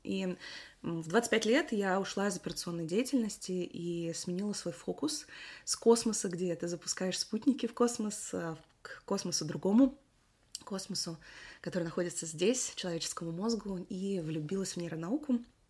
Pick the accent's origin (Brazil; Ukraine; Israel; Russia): Russia; also born or lived in Kyrgyzstan; now in California, United States; я выросла в России. Родилась я в Кыргызстане, но тогда это еще был Советский Союз, но сейчас я живу в Калифорнии, в США.